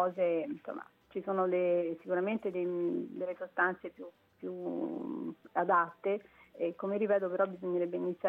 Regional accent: Rome, Lazio, Italy; sono di un'altra era purtroppo, ormai faccio parte dell'antichità, mi ricordo quando ero bambina addirittura, e sono originaria di Roma

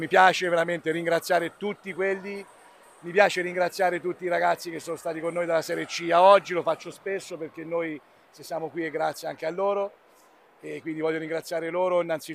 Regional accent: Chiusi, Tuscany, Italy; a Siena, a Chiusi, al mio paese da dove siamo venuti

